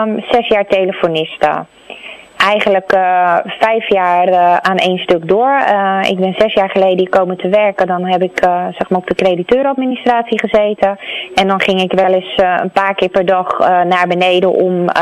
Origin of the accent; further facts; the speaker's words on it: Rotterdam, South Holland, Netherlands; Nee, ik kom zelf niet uit Capelle. Ik kom zelf uit Rotterdam-IJsselmonde.